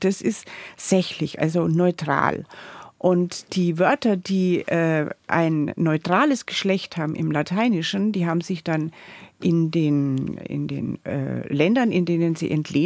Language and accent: German; Bavaria, Germany; muss man als Bayerin sagen